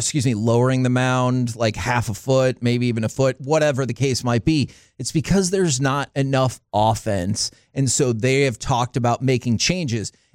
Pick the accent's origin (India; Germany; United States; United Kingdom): United States; How, as an American, which we both are